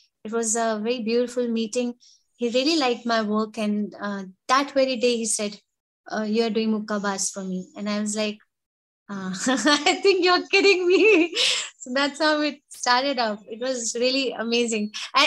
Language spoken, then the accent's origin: English; Delhi, India; now in Mumbai, India; I'm from Delhi